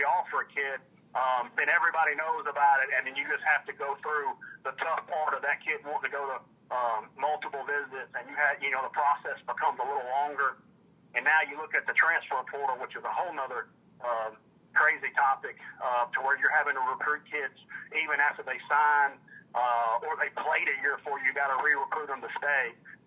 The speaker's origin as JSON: {"language": "English", "town": "Jackson", "region": "Mississippi", "country": "United States", "said": "But you take me for an example. I was from Jackson, Mississippi. I played at Holmes. I had never heard of Pearl River."}